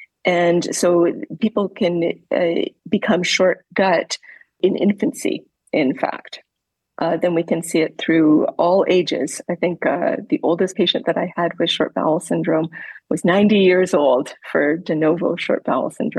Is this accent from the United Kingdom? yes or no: no; Vancouver, British Columbia, Canada; now in United States; I grew up in Vancouver, Canada, did my medical education mostly in Canada, and then came to the U.S. for fellowship.